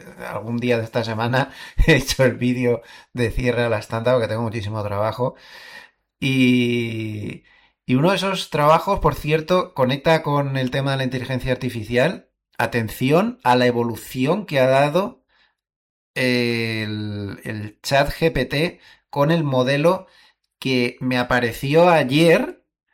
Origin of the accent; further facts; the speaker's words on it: Alicante, Valencian Community, Spain; que por ejemplo en mi tierra natal, en Alicante, esto sería invierno duro.